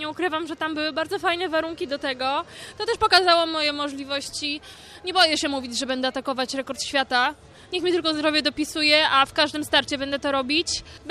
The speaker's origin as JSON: {"language": "Polish", "region": "Podlaskie Voivodeship", "country": "Poland", "said": "dzięki kibicom właśnie ze swojej pięknej Suwalszczyzny, Sejneńszczyzny, z całego województwa podlaskiego i z całej Polski."}